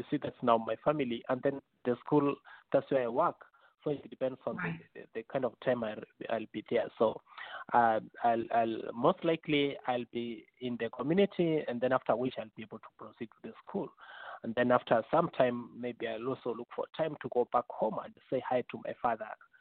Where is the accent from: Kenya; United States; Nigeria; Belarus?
Kenya; Kisii, Kisii County; born there; where I was born is in Kisii, near the Victoria part of Kenya.